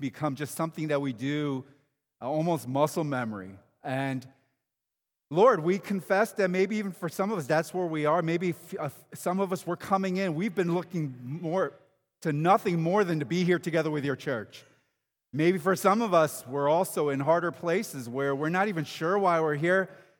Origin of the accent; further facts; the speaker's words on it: Philadelphia, Pennsylvania, United States; it's a special blessing to be able to come back to my hometown of Philly.